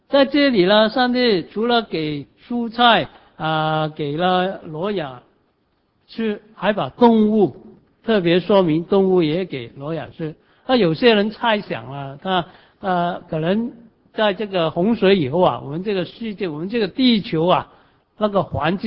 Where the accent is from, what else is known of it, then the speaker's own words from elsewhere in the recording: China; 我们中国人在古代也会献祭的啊。